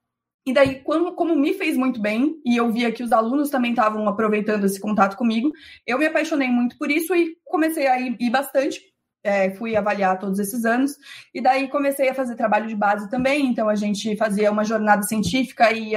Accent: Mato Grosso do Sul, Brazil; born there; Ponta Porã, que é uma cidade do meu estado natal, de Mato Grosso do Sul, na fronteira com o Paraguai.

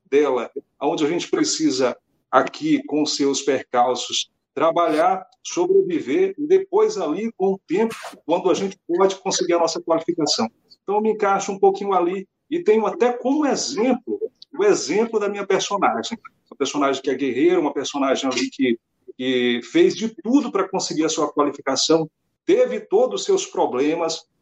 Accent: Porto Velho, Rondônia, Brazil; Eu sou de Porto Velho, como eu disse, né, em Rondônia, no norte do Brasil

